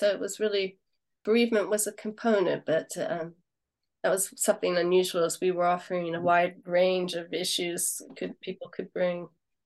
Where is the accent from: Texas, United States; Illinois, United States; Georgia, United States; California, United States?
California, United States; moved away as an adult; now in United Kingdom; I should say I'm originally from the States. I left my home state of California in 1990, so some time ago, and have been in the UK since the year 2000.